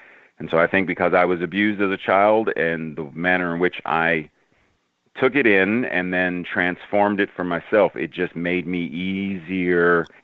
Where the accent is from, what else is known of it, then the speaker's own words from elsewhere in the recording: Pittsburgh, Pennsylvania, United States; I grew up in Pittsburgh, so Mr. Rogers' Neighborhood, which was filmed in Pittsburgh, you know, I ran into Fred Rogers at least 2 or 3 times